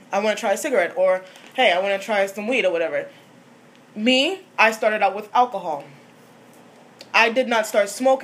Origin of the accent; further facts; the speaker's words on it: New York, United States; See, I'm from New York.